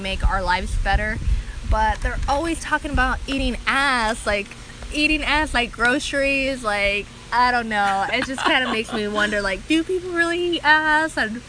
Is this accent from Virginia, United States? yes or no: no; Kansas, United States